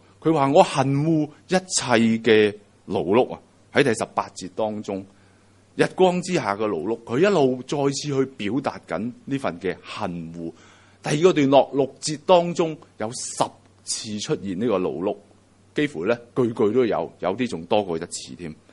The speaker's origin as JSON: {"language": "Chinese", "country": "China", "said": "人比人比死人，这个是我们中国人的智慧。"}